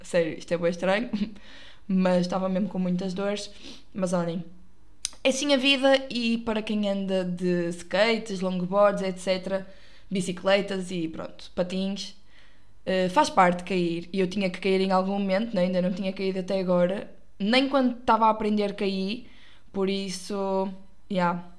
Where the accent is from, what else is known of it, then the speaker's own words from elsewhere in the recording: Porto, Portugal; now in Coimbra, Portugal; eu sou do Porto e vivo com os meus pais no Porto, e acho que às vezes dá para perceber pelo meu sotaque, que, por sua vez, é o melhor sotaque de Portugal.